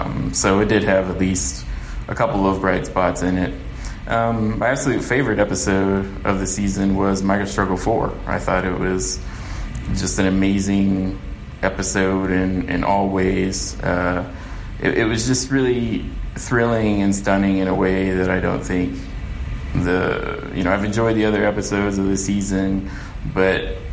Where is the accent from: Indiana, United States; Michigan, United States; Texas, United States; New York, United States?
Texas, United States; Denton; I'm from Denton, Texas